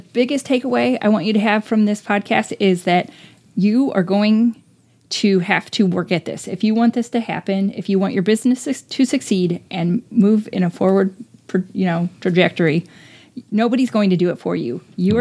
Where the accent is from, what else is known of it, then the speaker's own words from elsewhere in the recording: Indiana, United States; We're from Indiana.